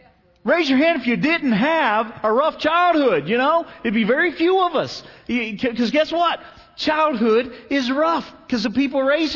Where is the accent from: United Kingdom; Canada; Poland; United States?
United States; Cincinnati, Ohio; I'm from Cincinnati, so I wasn't real sure, but they tell me it's really fun.